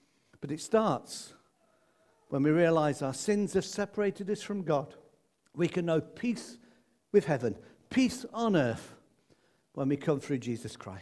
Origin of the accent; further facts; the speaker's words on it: Midlands, United Kingdom; Where I grew up in the Midlands, we used to say, "That bloke's as thick as a brick.